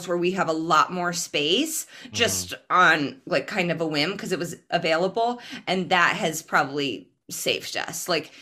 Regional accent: Indianapolis, Indiana, United States; Yeah, my high school, like I'm from Indianapolis, and my high school was like everybody, you know?

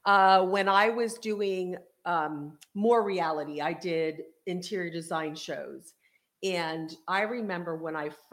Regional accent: Reading, Pennsylvania, United States; also born or lived in Los Angeles; Even though you're from the Bronx, you know, I'm from Reading, Pennsylvania. I grew up in the winter with snow.

